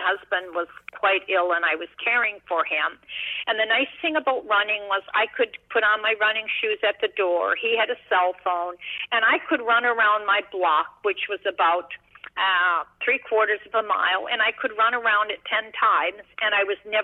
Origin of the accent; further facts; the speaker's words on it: Newfoundland and Labrador, Canada; I am a Newfie. I am from Newfoundland.